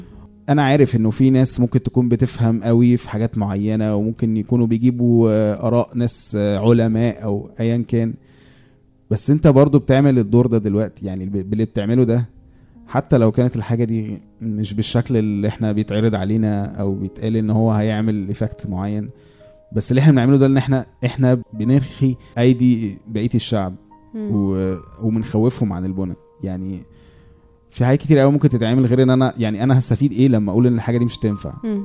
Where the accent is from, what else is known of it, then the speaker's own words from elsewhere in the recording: Egypt; لا واحنا مصريين عامه يعني احنا بننكت حتى على المشاكل